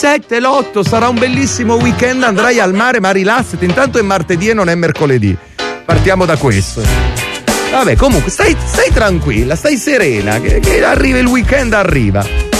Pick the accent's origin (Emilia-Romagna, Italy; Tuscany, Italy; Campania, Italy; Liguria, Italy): Campania, Italy; Aversa; io sono cresciuto ad Aversa